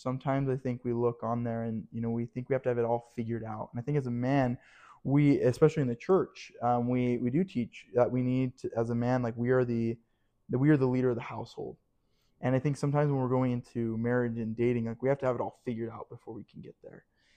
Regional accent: Spanish Fork, Utah, United States; also born or lived in Logan; I am from Spanish Fork, Utah. I was born mainly right before I was baptized. I went to, I was born in Logan, and then my dad switched jobs, and he moved down to Spanish Fork.

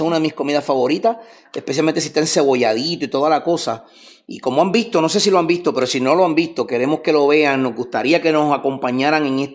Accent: Gurabo, Puerto Rico; also born or lived in Caguas; soy natural del pueblo de Gurabo, aunque nací en Caguas, Puerto Rico. Soy natural del pueblo de Gurabo. Me crié en el barrio Jaguar, que es donde vivo actualmente con mi esposa y mi familia.

